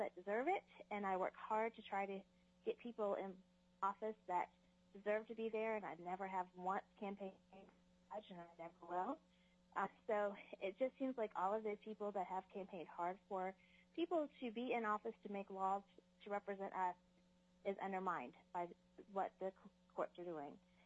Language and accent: English; Wasilla, Alaska, United States; I am from Wasilla, and I am a mom and a aunt